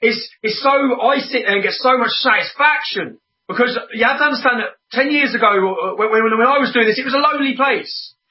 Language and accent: English; England, United Kingdom; born there; Okay, I'm born as a minority English man living in a town with 30 mosques.